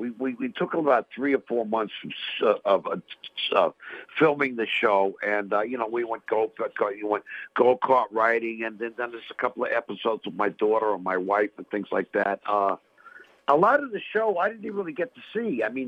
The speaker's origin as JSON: {"language": "English", "region": "New York", "country": "United States", "said": "I'm from New York."}